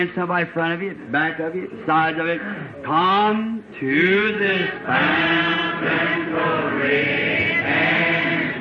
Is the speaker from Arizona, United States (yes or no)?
yes; Wickenburg, Arizona, United States; Phoenix is a small place then. We come from Wickenburg down there.